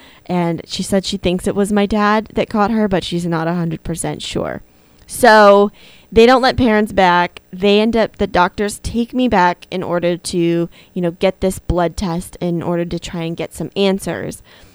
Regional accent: Kingman, Arizona, United States; So we left off with me being in my hometown of Kingman at the emergency room with my mom and dad.

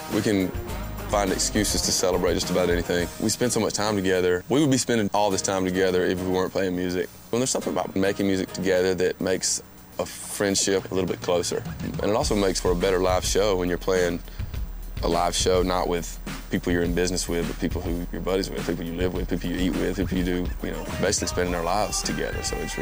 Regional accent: Cedartown, Georgia, United States; I'm from Cedartown, Georgia. It's about an hour from Atlanta. It's a small town of about 12 to 15,000 people. All my relatives were within about 10 to 15 minutes from my house.

